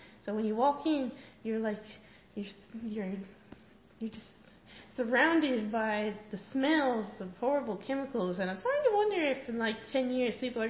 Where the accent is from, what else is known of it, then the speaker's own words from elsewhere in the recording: Texas, United States; I'm homeschooled, and I'm from Texas, and what else did you say?